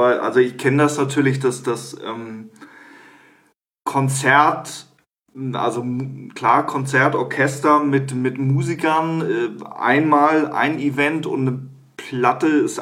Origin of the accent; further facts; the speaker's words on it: Hamburg, Germany; Obwohl, ich war ja noch nicht drin als Hamburger.